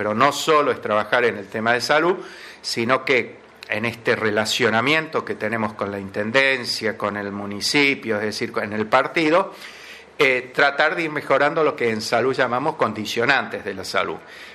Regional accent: Argentina; Lamentablemente somos argentinos y las cosas no es soplar.

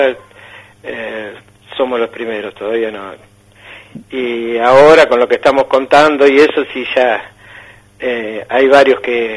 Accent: Rawson, Buenos Aires Province, Argentina; also born or lived in Rivas; Rawson, que ya te digo, es mi pueblo porque yo nací ahí, incluso estudié ahí y una parte de mí está ahí en Rawson.

